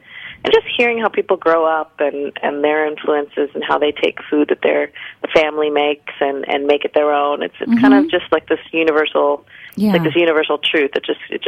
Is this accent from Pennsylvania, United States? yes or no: no; Florida, United States; I grew up in Florida. Florida is not necessarily considered the South, but it sort of still is.